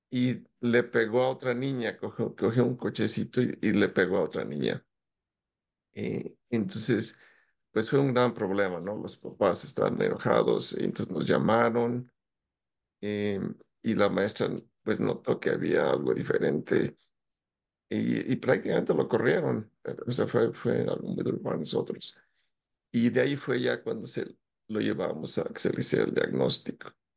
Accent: Mexico; moved away; soy originalmente de México. Llevo mucho tiempo ya viviendo por acá.

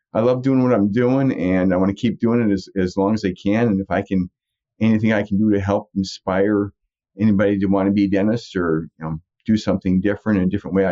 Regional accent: Green Bay, Wisconsin, United States; I was born and raised in Green Bay, and my dad was a dentist.

